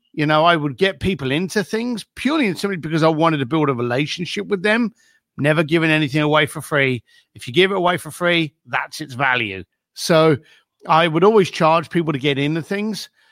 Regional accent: London, United Kingdom; I'm Irish lad from East London, born and raised in a Brick Lane family.

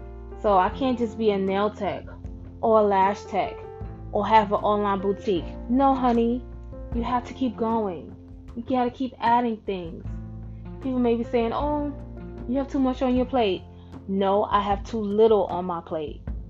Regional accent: New York City, New York, United States; also born or lived in Brooklyn / Queens; I'm from New York, New York City to be exact. Single female, 30 plus, girl, Black Hispanic mix. Mom's is from Brownsville. Dad is from Panama, but I grew up right here in Brooklyn and Queens.

